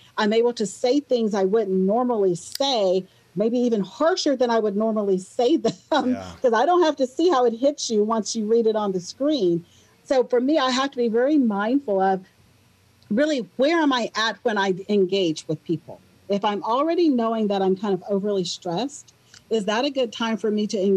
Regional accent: the South, United States; I grew up in the South and I live in Alabama.

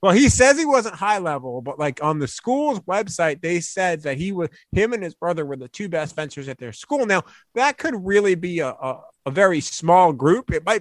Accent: Northeast, United States; I'm from the Northeast and I can't even do it as well as you just did, which is highly embarrassing.

